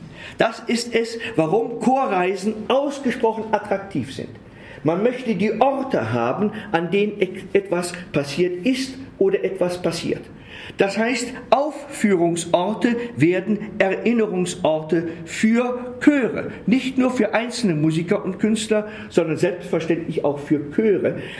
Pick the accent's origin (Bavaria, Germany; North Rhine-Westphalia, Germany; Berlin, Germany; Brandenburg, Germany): Bavaria, Germany; Würzburg; Ich komme aus Würzburg, das ist auch der Main.